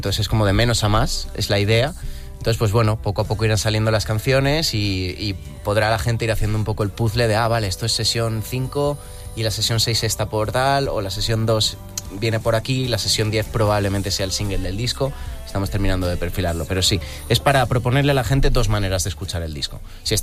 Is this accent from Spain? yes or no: yes; Valencian Community, Spain; No, hombre, yo soy valenciano